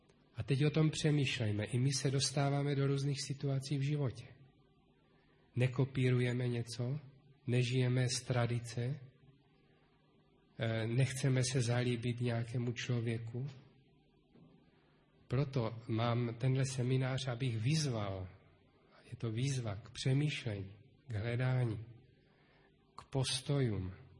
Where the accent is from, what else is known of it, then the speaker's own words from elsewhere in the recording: Opava, Moravian-Silesian Region, Czechia; now in Olomouc, Czech Republic; Já když jsem chodil jako dítě v Opavě do zhromáždění, do opavského sboru